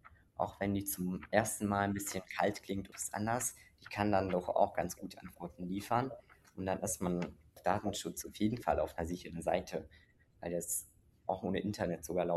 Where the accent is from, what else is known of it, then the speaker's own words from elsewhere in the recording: Hungary; Also ich komme aus Ungarn